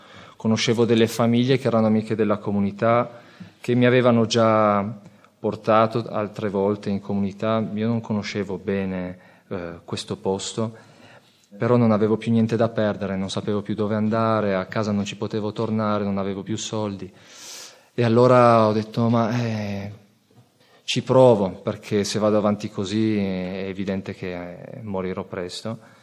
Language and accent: Italian; Saluzzo, Piedmont, Italy; born there; che io fossi nato a Saluzzo